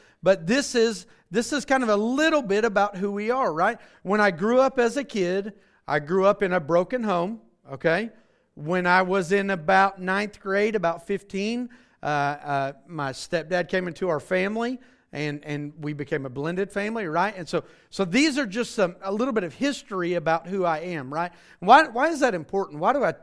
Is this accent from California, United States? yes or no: no; Choctaw, Oklahoma, United States; right? Some of you know that. I grew up in Choctaw, Oklahoma. I'm from this area. Most of my family is within a 10-mile radius of the house that I grew up in, okay?